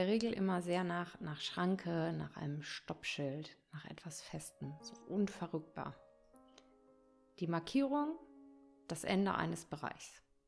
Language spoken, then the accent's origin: German; North Rhine-Westphalia, Germany; born there; now in Hamburg, Germany; Ich bin 43 Jahre und ich lebe und arbeite in Hamburg. Geboren wurde ich in Ostwestfalen.